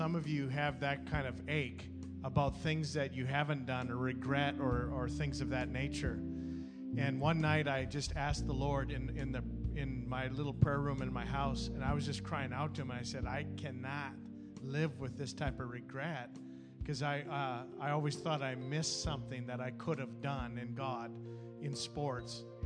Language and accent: English; Canada; I grew up in Canada, and hockey is a tradition up in Canada.